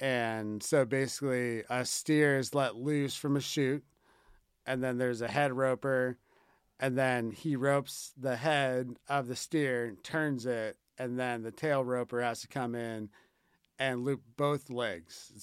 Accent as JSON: {"language": "English", "region": "California", "country": "United States", "said": "Well, as a Californian, I would just say those people came from Nevada."}